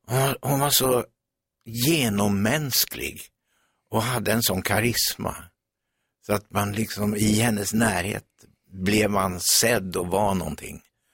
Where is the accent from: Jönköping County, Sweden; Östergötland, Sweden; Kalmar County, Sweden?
Kalmar County, Sweden; Västervik; vi är ju båda smålänningar. Och Vimmerby som hon kommer ifrån är ju bara 7 mil från Västervik där jag kommer ifrån.